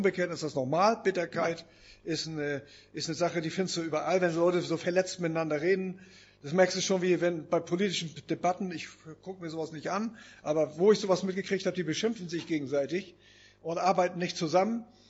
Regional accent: Lauenburg, Schleswig-Holstein, Germany; Zwischendurch war ich in Mallorca, es war wunderschön, aber nichts kommt gegen Lauenburg an.

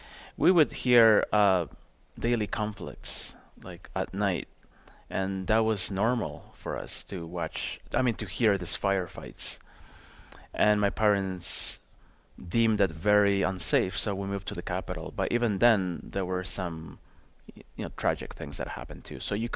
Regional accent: Toronto, Ontario, Canada; so that made me feel like I belonged more growing up in Toronto amongst this Latin community

